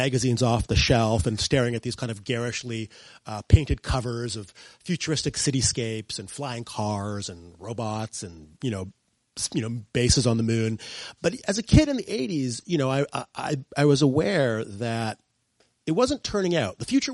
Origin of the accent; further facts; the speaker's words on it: Vancouver, British Columbia, Canada; Growing up in Vancouver in the 80s